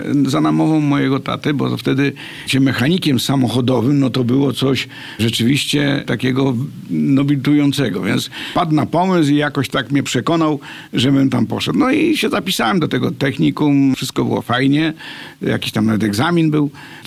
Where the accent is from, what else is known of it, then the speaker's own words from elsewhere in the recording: Miłków, Lower Silesian Voivodeship, Poland; born there; No tak, urodziłem się w Miłkowie